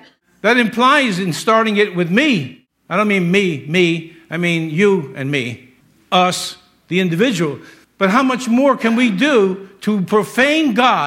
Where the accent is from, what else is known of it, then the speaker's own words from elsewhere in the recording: Ireland; and I'm Irish, and I know he didn't do anything bad to the Italians.